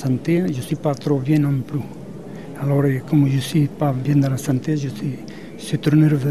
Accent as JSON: {"language": "French", "country": "Portugal", "second_language": "French", "moved": "yes", "lives_now": "Foix, France", "said": "j'habite Foix sur Ariège et je suis portugais. Il y a 40 ans que j'arrive en France, j'arrive en 76 et je me considère déjà plus français que portugais."}